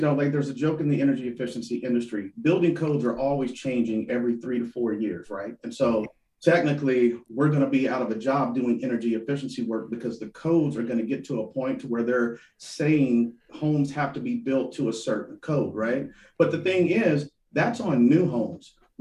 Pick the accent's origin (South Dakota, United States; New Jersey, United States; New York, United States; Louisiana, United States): Louisiana, United States; So I'm originally from Louisiana. My father was in the HVAC business.